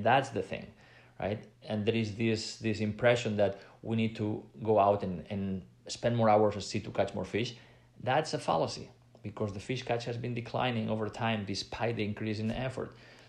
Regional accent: Catalonia, Spain; English is a second language; You know, I come from Catalonia in Spain

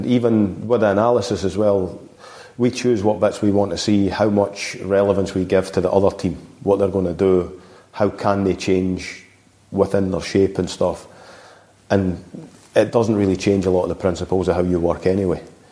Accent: Scotland, United Kingdom; Maybe I'm being Scottish negative again

